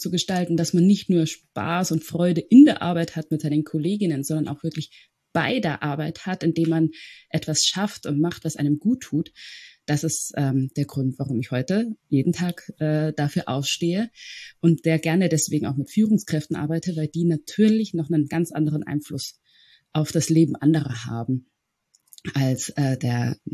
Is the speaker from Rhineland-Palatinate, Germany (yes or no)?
no; Bad Reichenhall, Bavaria, Germany; born there; geboren in Bad Reichenhall von Eltern aus Äthiopien, die zufällig irgendwie in Deutschland hängen geblieben sind, was nie geplant war.